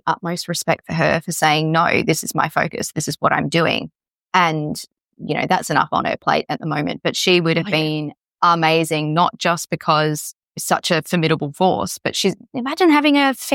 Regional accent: Australia; They're like it's on the tip of our tongue and we're Australian.

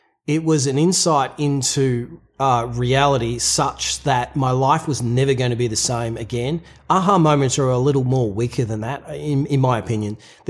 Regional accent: Australia; I'm an Australian working class person. That's kind of how we think.

